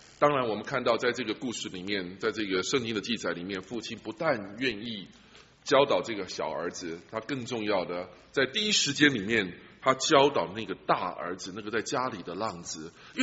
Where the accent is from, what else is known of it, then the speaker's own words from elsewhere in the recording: China; 特别我们中国人哈、啊，中国的大男人。很难做得到。我们中国人这个，特别是男人的这个